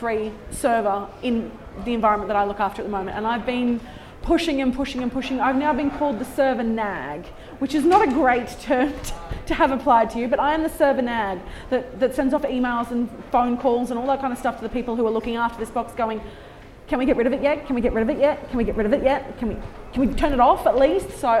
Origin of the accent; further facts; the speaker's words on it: Australia; a whole bunch of my friends back in Australia, I'm Australian, I'm sorry